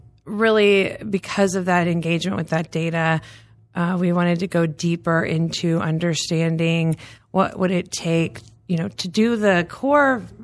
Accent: San Antonio, Texas, United States; So I grew up in Texas. So I will say I am a Texan. Mm-hmm. I grew up in San Antonio.

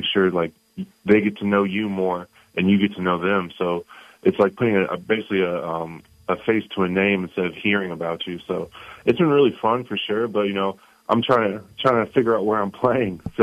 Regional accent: Cyprus; I'm from Cyprus, so I had the 30 visit there and they just drove me home.

